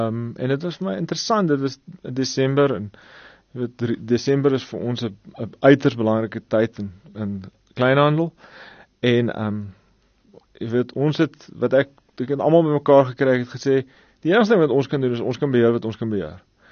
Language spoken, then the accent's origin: Afrikaans; George, Western Cape, South Africa; op lughawens of in George waar ons vandaan kom